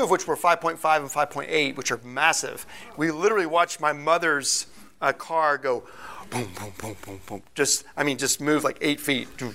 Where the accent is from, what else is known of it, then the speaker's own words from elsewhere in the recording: Oklahoma, United States; I grew up in Oklahoma. You know tornadoes could come.